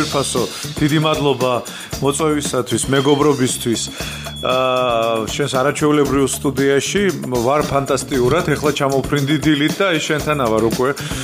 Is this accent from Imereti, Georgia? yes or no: yes; Kutaisi, Imereti, Georgia; ჩემს მშობლიურ ქალაქში ქუთაისში საოპერო ფესტივალის ჩატარება